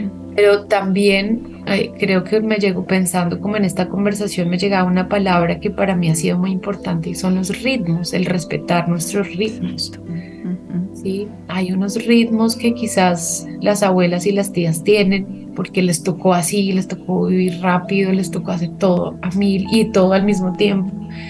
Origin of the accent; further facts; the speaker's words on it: Bogotá, Bogotá Capital District, Colombia; las que yo traigo como bogotana